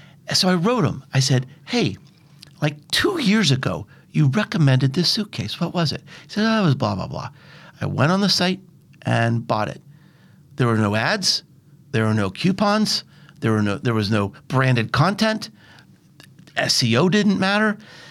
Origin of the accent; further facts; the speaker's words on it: United States; And as an American, I love being in a place like this.